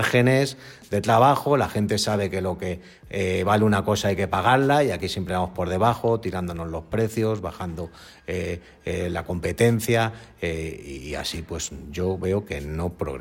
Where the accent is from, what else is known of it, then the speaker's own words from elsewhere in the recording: Spain; en España, para unas cosas somos los españoles